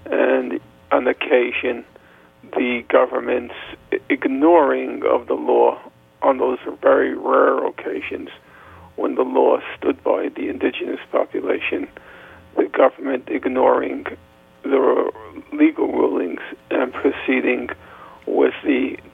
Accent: New York, United States; Well, I grew up in Brooklyn, New York, attended graduate school at Princeton

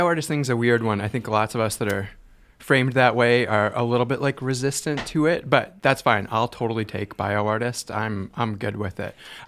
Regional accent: Alberta, Canada; And then growing up in Alberta, I thought it was important to be like a scientist or an economist or something.

